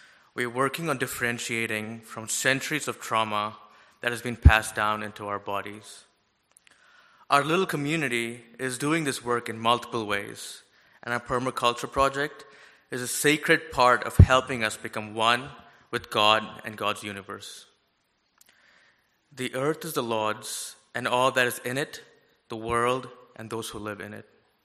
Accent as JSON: {"language": "English", "town": "Chennai", "region": "Tamil Nadu", "country": "India", "tie": "born or raised there", "lives_now": "United States", "said": "I grew up in South India, born and raised in one of the biggest cities in the world, in Chennai, Tamil Nadu. It is dirty, dusty, messy, and far more organic than the fake America we live in."}